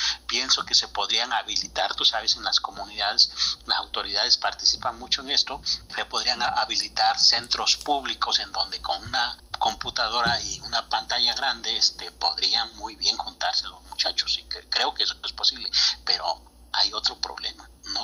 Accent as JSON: {"language": "Spanish", "region": "Oaxaca", "country": "Mexico", "said": "de Oaxaca, y convivo con la gente, como yo voy a comunidades"}